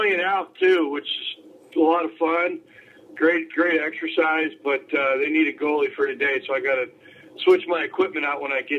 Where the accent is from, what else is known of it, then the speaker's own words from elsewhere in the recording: California, United States; now in Canada; I was never much of a beach guy growing up in California.